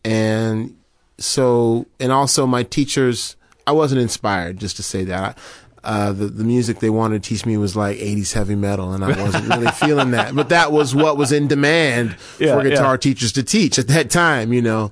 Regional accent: Colorado, United States; This was in Colorado. I'm from Colorado.

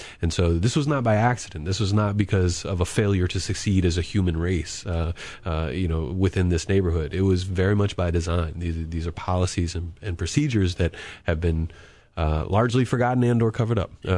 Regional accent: Charlottesville, Virginia, United States; they were certainly there in the 90s when I was growing up in Charlottesville

